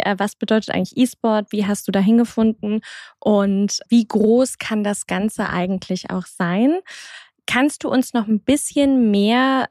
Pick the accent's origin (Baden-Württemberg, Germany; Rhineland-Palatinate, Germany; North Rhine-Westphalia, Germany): North Rhine-Westphalia, Germany; Cologne; born there; ich bin selber geborene Kölnerin